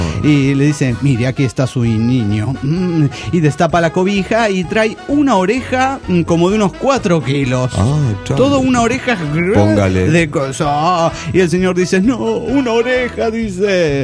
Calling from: Vitoria-Gasteiz, Basque Country, Spain; de Vitoria.

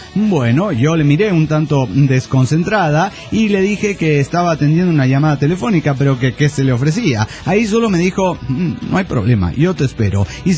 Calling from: San Diego, California, United States; de San Diego, California, USA.

